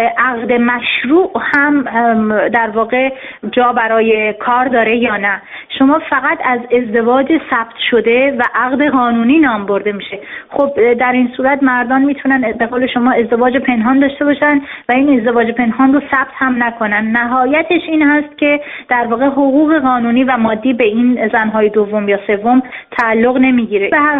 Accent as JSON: {"language": "Persian", "country": "Iran", "tie": "born or raised there", "said": "به عنوان زنی که در اون جامعه بزرگ شدم و خیلی از مسائل رو با جانم و با زندگیم درک کردم،"}